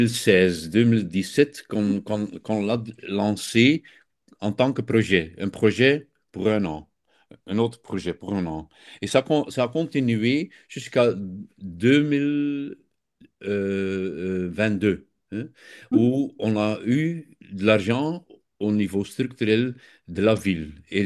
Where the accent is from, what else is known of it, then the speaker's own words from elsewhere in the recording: Belgium; ils prennent une autre bière chez nous en Belgique, peut-être chez vous aussi.